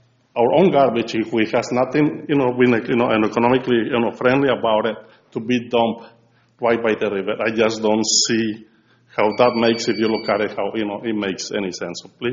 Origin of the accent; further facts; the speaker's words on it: Mexico; moved away as an adult; now in United States; I'm an immigrant. I've been an immigrant, you know, like 30 years ago from Mexico.